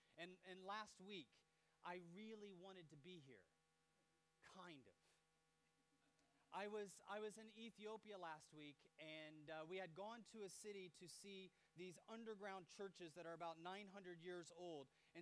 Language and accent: English; Indiana, United States; My hometown is in a state called Indiana.